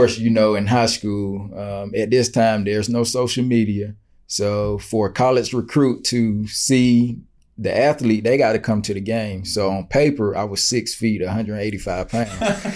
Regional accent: Greenwood, South Carolina, United States; Small town, only like 20, 30,000 people. So, you know, the only thing to do there is play sports.

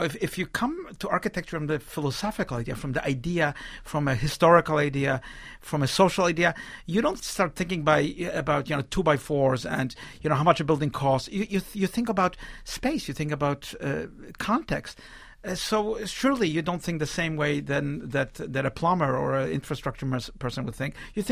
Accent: Poland; also born or lived in Israel; now in United States; I came from Poland via Israel to New York.

